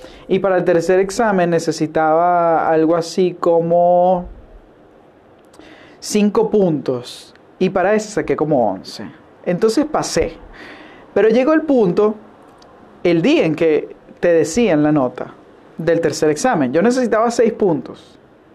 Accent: Venezuela; La cultura latinoamericana, y en este caso donde yo crecí en Venezuela, tiene mucho de eso

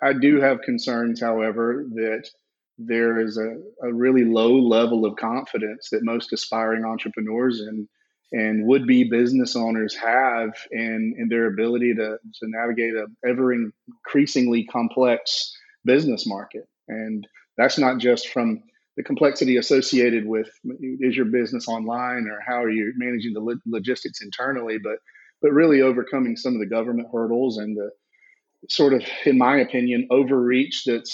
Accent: Georgia, United States; accent: Southern; I grew up in South Georgia, if you can't tell by the accent

